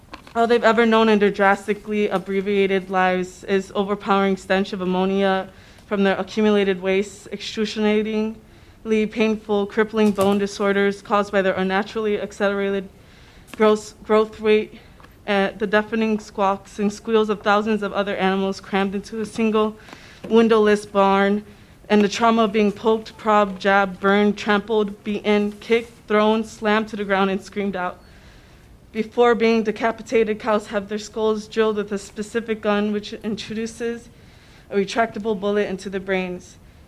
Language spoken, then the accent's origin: English; Wisconsin, United States; I'm from Milwaukee County, 3400 South 14th Street